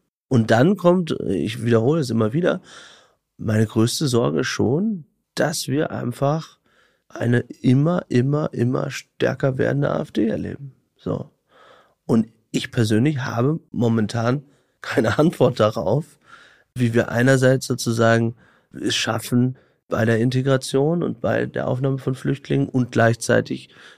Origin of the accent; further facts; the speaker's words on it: Aurich, Lower Saxony, Germany; Und ich erlebe das interessanterweise bei mir in der Heimat, ich komme aus Aurich und aus Friesland